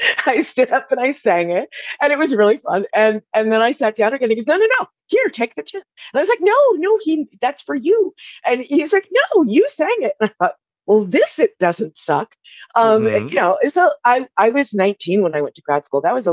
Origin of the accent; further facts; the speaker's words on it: Los Angeles, California, United States; I grew up in Windsor Hills. I went to Westlake School for Girls.